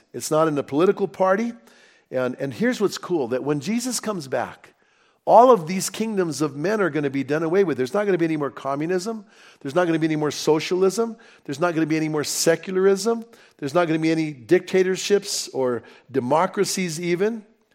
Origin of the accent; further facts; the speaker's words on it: Albuquerque, New Mexico, United States; You know, I grew up in Albuquerque and I watch the news and like every day it seems like, you know, there's murders in Albuquerque.